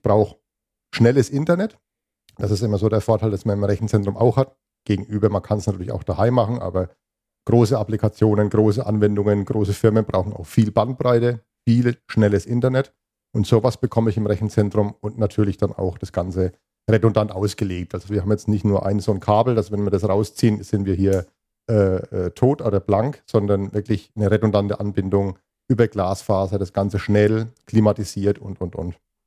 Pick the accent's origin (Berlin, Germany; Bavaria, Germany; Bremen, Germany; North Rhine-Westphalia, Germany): Bavaria, Germany; Haßfurt; 42 Jahre jung. Bin aus Haßfurt hier im schönen Unterfranken. Man hört es an dem rollenden R, haben wir schon festgestellt.